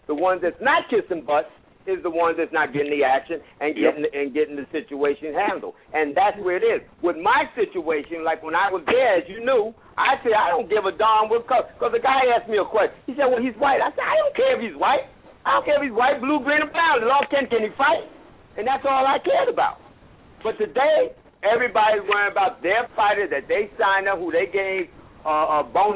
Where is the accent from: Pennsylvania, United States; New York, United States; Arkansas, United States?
New York, United States; I'm from New York.